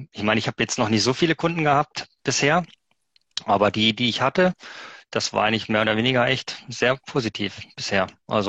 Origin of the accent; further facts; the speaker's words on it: Oldenburg, Lower Saxony, Germany; ich bin 43, ich komme aus Oldenburg